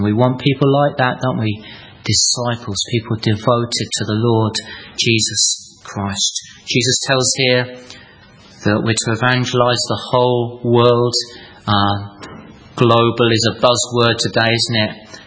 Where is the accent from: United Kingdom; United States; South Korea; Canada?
United Kingdom; Chesham, South East England; in my hometown of Chesham, we are surrounded by Muslims from Pakistan